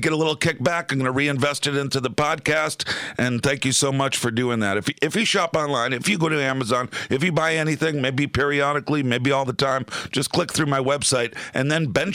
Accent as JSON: {"language": "English", "region": "Connecticut", "country": "United States", "tie": "born or raised there", "said": "You know, when I grew up in Connecticut, it was the Mets, it was the Yankees, it was the Red Sox."}